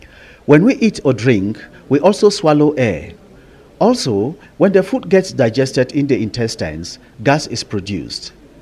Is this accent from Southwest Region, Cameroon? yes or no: no; Bamenda, Northwest Region, Cameroon; Whilst growing up in Bamenda, we would hear adults talk about common etiquette.